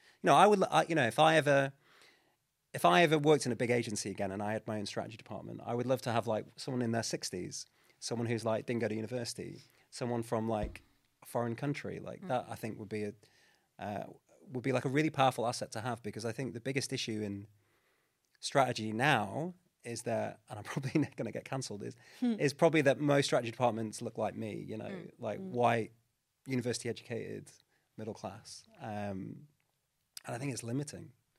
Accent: Blackpool, North West England, United Kingdom; So I'm originally from Blackpool.

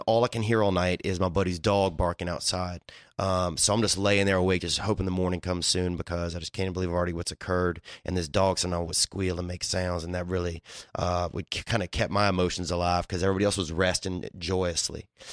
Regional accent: Louisiana, United States; So my story, like I grew up in Louisiana, so it was a little bit kind of, you know, like sometimes you would get involved in some kind of strange stuff

